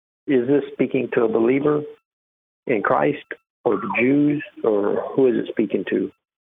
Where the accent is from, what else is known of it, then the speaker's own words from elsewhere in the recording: Depew, Oklahoma, United States; I'm from Depew, Oklahoma.